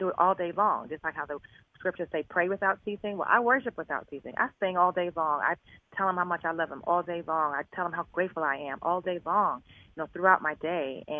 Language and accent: English; Boston, Massachusetts, United States; I was raised in Boston, Massachusetts. My parents were missionaries, and they became pastors.